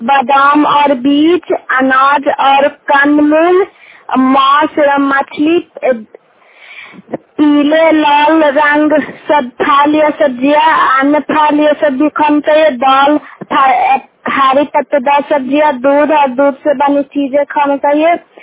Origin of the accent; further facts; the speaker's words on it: Galaspur, Bihar, India; ग्राम गलासपुर के निवासी हूँ।